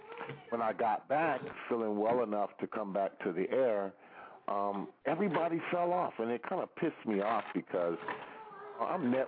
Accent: California, United States; I'm from California, so, you know, I know, like

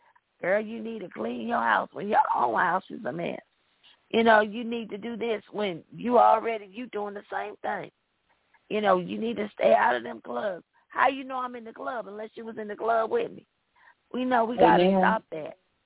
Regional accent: the South, United States; because I grew up in the South and you didn't talk bad to your elders.

